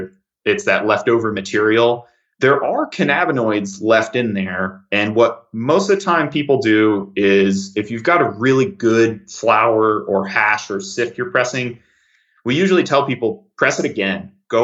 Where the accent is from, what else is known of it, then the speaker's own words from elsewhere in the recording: United States; I don't know exactly that conversion in Celsius because I'm an American.